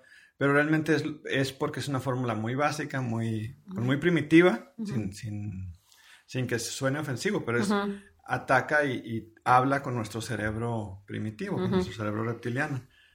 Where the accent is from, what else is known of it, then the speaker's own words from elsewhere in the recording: Mexico; sobre todo si somos mexicanos.